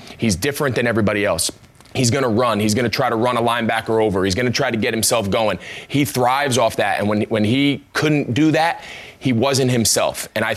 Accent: New Jersey, United States; I grew up in New Jersey.

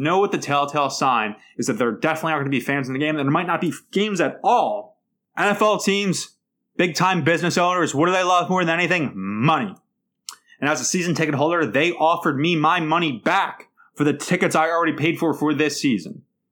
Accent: Philadelphia, Pennsylvania, United States; I'm a guy from South Philadelphia, have college graduate, went to a nice high school, live with my wonderful, beautiful girlfriend

